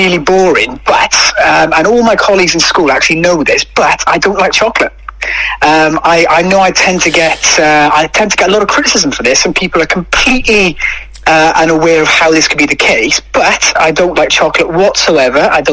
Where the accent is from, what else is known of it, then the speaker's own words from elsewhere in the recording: Ebbw Vale, Wales, United Kingdom; also born or lived in Abergavenny; I was brought up in Ebwy Vale. I lived in Abergavenny for a while